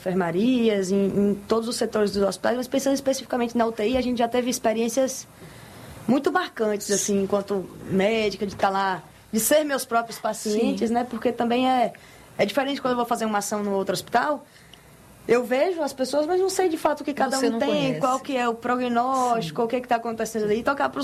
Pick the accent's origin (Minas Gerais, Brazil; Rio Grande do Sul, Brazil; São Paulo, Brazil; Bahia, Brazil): Bahia, Brazil; Eu sou do interior, sou da Chapada Diamantina, minha família é de Seabra.